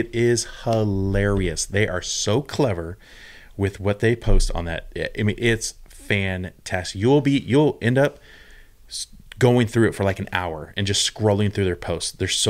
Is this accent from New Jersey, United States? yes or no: no; California, United States; Compared to where I came from Southern California, so it was bonkers down there.